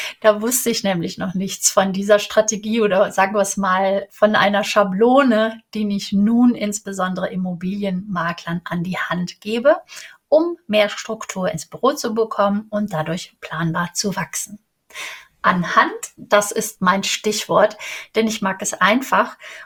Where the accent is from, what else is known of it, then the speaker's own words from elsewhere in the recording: Cologne, North Rhine-Westphalia, Germany; Ich bin Kölnerin.